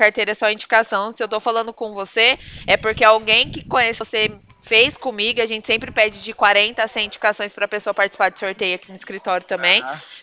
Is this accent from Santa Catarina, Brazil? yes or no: no; Bebedouro, São Paulo, Brazil; eu sou de Bebedouro